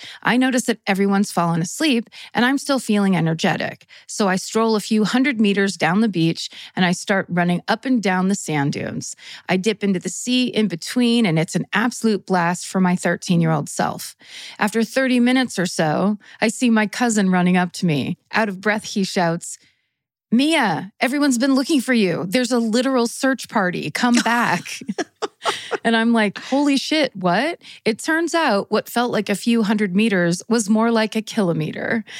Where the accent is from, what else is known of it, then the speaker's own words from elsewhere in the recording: New Zealand; I grew up in New Zealand, so I'd forgotten that South Africa is a bit more scary and dangerous